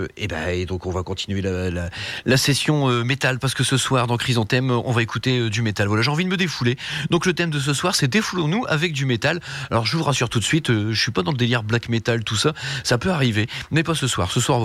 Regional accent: Hauts-de-France, France; accent: Ch'ti; débrouillez-vous avec mon accent ch'ti franglais dégueulasse.

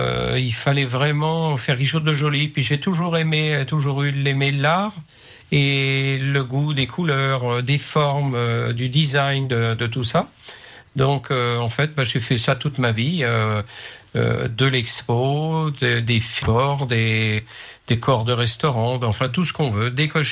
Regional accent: Pays de la Loire, France; viens d'un milieu agricole, je viens de Cham, je suis né en Mayenne. Donc j'étais fils unique, je suis allé à l'école à Évron, et puis à Torcy-Vivier, en école d'agriculture.

